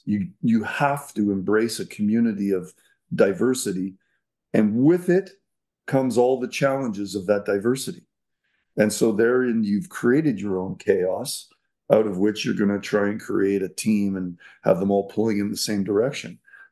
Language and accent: English; Montreal, Quebec, Canada; born and raised in Montreal.